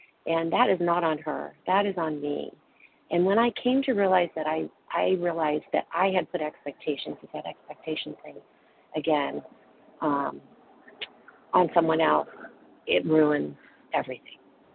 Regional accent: Newport Beach, California, United States; Oh, I'm from Newport Beach. Oh, California.

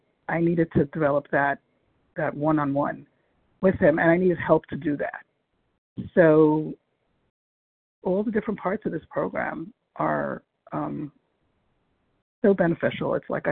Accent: Brooklyn, New York, United States; I'm from Brooklyn.

